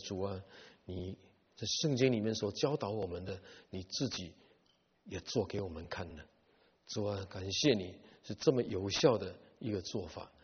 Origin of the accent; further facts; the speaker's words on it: China; 我们中国人常常说双赢和 win-win situation， 不要想这样。